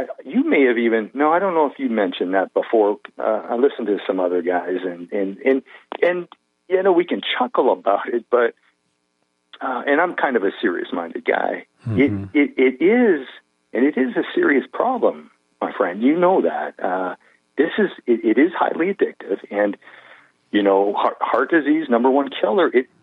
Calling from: Vancouver, British Columbia, Canada; I'm from Vancouver, Canada, BC.

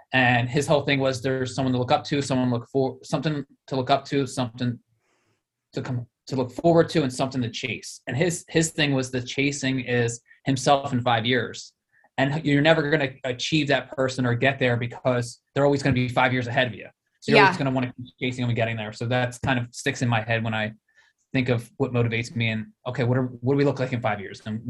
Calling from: Philadelphia, Pennsylvania, United States; We are Philly proud. So East Coast, Philadelphia.

